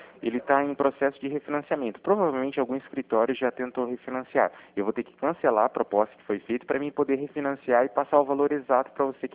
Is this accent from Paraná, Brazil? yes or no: yes; Cornélio Procópio, Paraná, Brazil; eu sou de Cornélio Procópio.